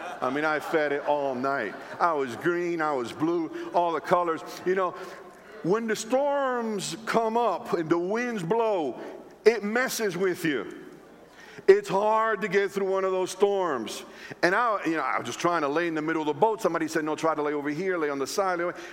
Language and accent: English; Philadelphia, Pennsylvania, United States; And I'm from the city. I'm from Philadelphia.